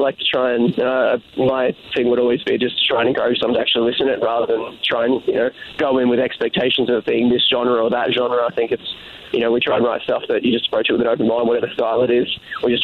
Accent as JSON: {"language": "English", "town": "Canberra", "region": "Australian Capital Territory", "country": "Australia", "tie": "born or raised there", "lives_now": "United States", "said": "growing up in Canberra, which is not the biggest city in Australia by any shot"}